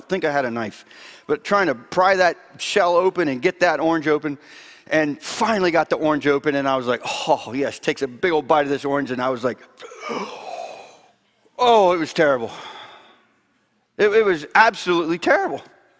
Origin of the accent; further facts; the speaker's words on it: Florida, United States; I grew up in Florida, and as a junior high kid, I would go stomping in the swamp